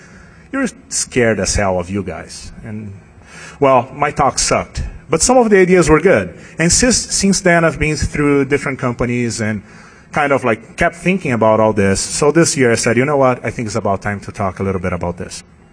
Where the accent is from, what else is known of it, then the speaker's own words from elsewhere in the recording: Brazil; also born or lived in Asia; now in United States; By the accent, you know I'm not from here. Working, born and raised in Brazil, been working in the US for over 10 years, and lived in Asia for a while.